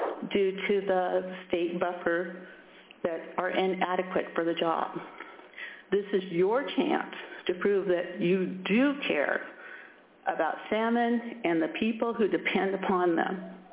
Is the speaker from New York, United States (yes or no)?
no; Sitka, Alaska, United States; I grew up in Sitka, and my earliest memories revolve around salmon.